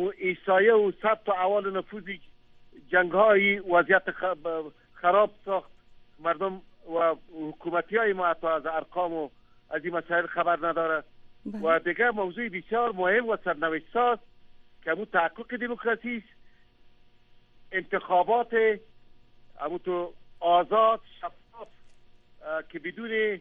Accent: Afghanistan; ما همیشه گفتیم که ما هزاره هستیم، ما پشتون هستیم، تاجیک هستیم، ما متعلق به تمام اقوام افغانستان هستیم.

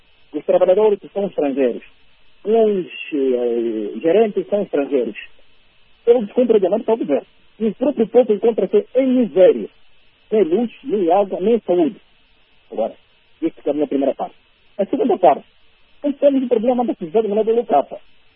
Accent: Lunda Norte, Angola; Vamos ver essa Lunda, porque nós somos da Lunda.

